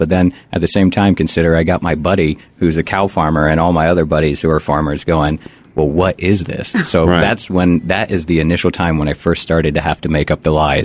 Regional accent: Midwest, United States; Like I said, I'm from the Midwest. So for me, they were having to vet me on cow farms.

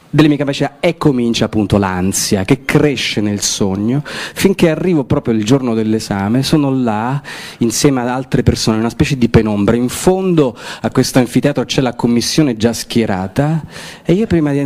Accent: Palermo, Sicily, Italy; moved away as an adult; now in Rome, Italy; io quando sono partito da Palermo a Roma, c'avevo in valigia due libri, ma veramente due.

